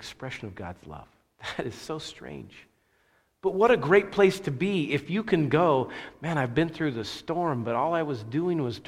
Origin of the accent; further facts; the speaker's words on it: Moscow, Idaho, United States; I grew up in Moscow